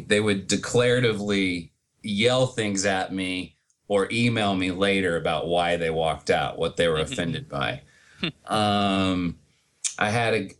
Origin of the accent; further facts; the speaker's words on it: Arkansas, United States; I am from Arkansas, and I've always been a huge fan of the Arkansas Razorbacks.